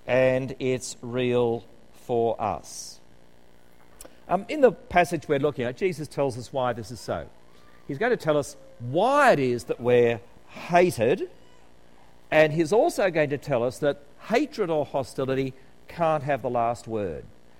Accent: Australia; It's lovely as an Australian to come to New Zealand because you get to go through the same passport queue.

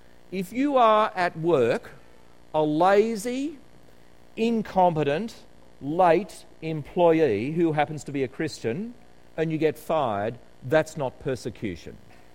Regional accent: Australia; It's lovely as an Australian to come to New Zealand because you get to go through the same passport queue.

